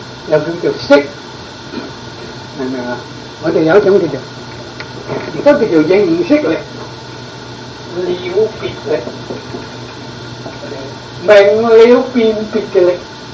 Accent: China; 我哋中国人早有讲过噶嘛。

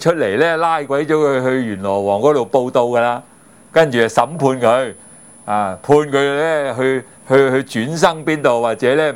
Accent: China; 我哋中國人有呢個咁嘅諗法，仲有死咗一定變鬼嘅。

